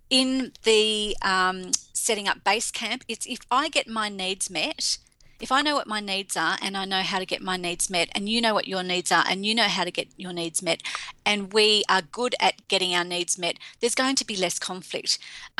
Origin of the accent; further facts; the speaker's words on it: Australia; I'm Australian British.